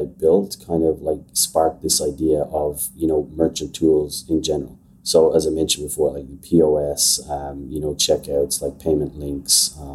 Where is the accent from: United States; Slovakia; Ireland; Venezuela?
Ireland; So I'm Irish. I grew up in Ireland. I went to art college in Ireland.